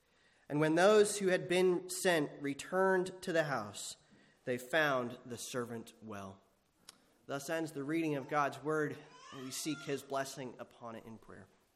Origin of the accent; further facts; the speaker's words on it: New York, United States; it's always good to also be in my home state, though this is not exactly Northern New York as, you know, we know it.